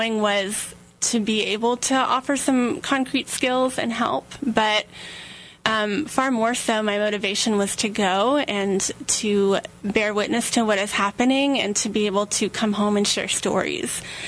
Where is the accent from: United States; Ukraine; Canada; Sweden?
United States; So people would often ask me where I was from, and I said, I'm American.